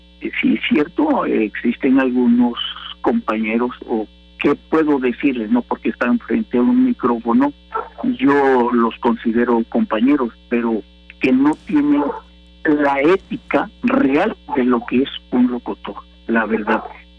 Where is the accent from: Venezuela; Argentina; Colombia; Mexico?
Mexico; realmente lo que vaya a externar, lo externe con toda la educación que nos corresponde, sobre todo como mexicanos.